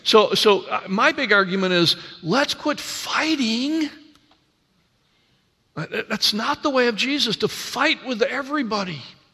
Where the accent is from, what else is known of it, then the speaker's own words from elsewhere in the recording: Lansing, Michigan, United States; I grew up in Michigan in the Lansing area, so Fisher-Body, Oldsmobile, all Ford, all those companies were there.